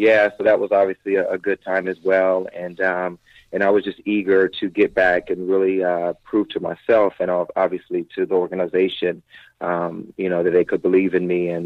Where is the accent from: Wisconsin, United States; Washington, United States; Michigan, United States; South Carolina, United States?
South Carolina, United States; growing up in South Carolina, the Braves was my team, TBS, because of, you know, that was always on television.